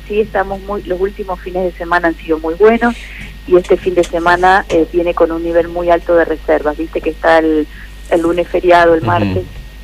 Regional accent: General Campos, Entre Ríos, Argentina; Y aparte yo que soy de pueblo sé lo que es... yo soy de General Campo, que es un pueblito muy chiquitito

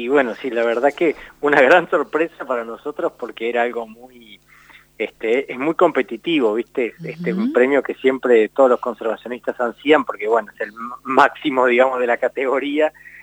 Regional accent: Mar del Plata, Buenos Aires Province, Argentina; born there; now in Chubut, Argentina; yo vine acá a Chubut, yo soy nací en Mar del Plata, pero vine en Chubut en los 80

